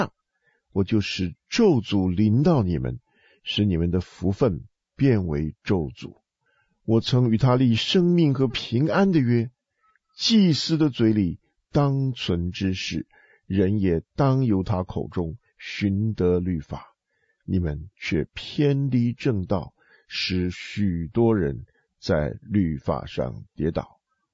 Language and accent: Chinese; China; 今天我们中国人所面对的是怎么样一个征战